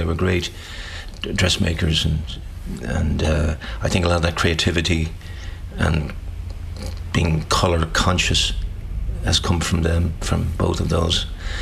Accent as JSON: {"language": "English", "town": "Dublin", "region": "Leinster", "country": "Ireland", "said": "I'm originally from Dublin. I was born in Inchicore in Dublin in 1960, showing my age"}